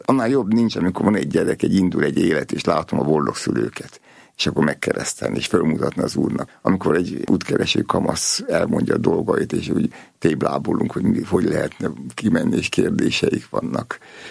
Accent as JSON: {"language": "Hungarian", "town": "Nyíregyháza", "region": "Szabolcs-Szatmár-Bereg", "country": "Hungary", "tie": "born or raised there", "said": "mi vidéken nőttünk föl, tehát apukám nyíregyházán volt pap, és nagyon boldogak voltunk gyerekkorban."}